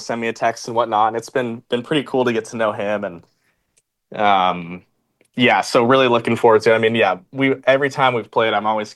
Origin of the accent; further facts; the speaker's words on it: Washington, United States; I grew up obviously in Washington and played a lot of tree lined golf